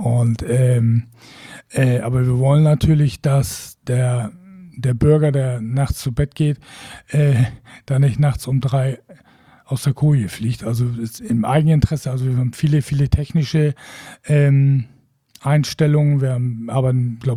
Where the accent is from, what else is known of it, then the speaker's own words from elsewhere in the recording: Wacken, Schleswig-Holstein, Germany; Also wir sind Norddeutsche, wir sind Schleswig-Holsteiner, wir sind, ich bin Wackener